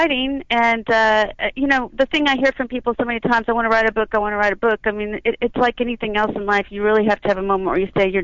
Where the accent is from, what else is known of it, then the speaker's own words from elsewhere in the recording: Texas, United States; now in Colorado, United States; Well, I'm actually from Texas, but I've been living in Colorado the last few years, and it's a nice change.